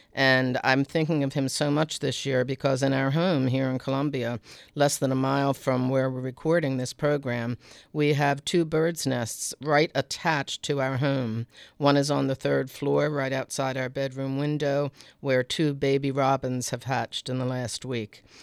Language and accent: English; Baltimore, Maryland, United States; Reflections on Baltimore, my hometown. Baltimore is such a magnificent city with such a deep, rich history